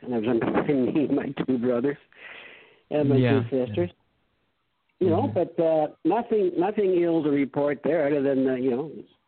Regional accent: Toronto, Ontario, Canada; I'm from Toronto, and I've grown up here, you know, lived here all my life. You know, we have a, when I was young, growing up in Toronto, we were the only black family in our neighborhood

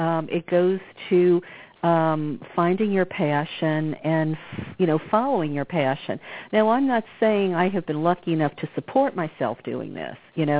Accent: New Orleans, Louisiana, United States; I come from Southeast Louisiana. You know, I grew up in New Orleans

